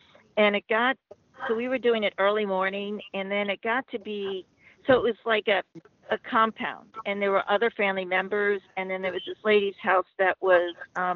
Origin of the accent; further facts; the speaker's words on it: New York, United States; I grew up in New York.